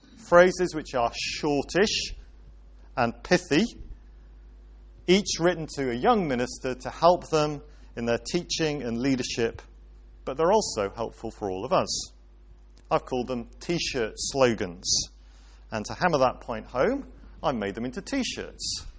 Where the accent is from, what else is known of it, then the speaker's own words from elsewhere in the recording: Wales, United Kingdom; When I was growing up in Wales